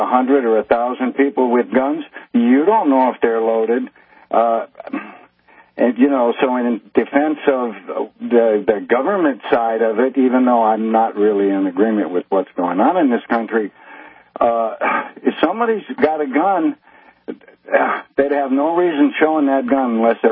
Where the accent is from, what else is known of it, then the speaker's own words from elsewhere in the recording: North Dakota, United States; I grew up in North Dakota in the 50s, and we were taught about guns from the time we could walk.